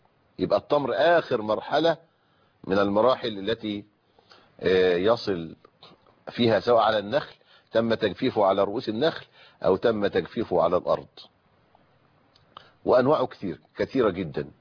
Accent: Egypt; عندنا في مصر

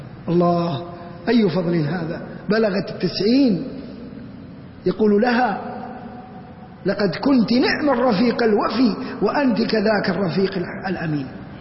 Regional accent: Saudi Arabia; أديب عندنا في المملكة العربية السعودية

